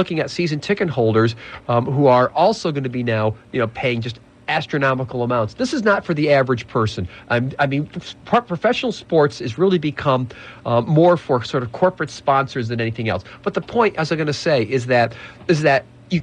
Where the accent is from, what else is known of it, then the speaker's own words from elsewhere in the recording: New York City, New York, United States; I'm from New York.